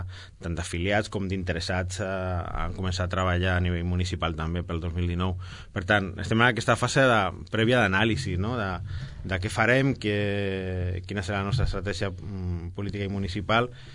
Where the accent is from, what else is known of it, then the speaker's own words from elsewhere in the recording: Sabadell, Catalonia, Spain; tot i que soc molt sabadellenc i m'agrada molt